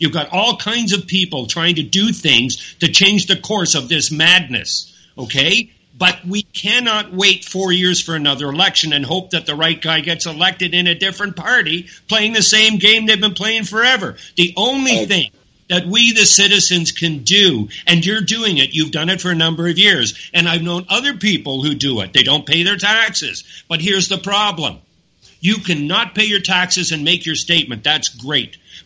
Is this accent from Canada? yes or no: yes; Canada; because this is the year I want a freaking lawyer to stand up for my rights as a Canadian, because I'm not getting representation for my taxation. I did not pay to make my country disappear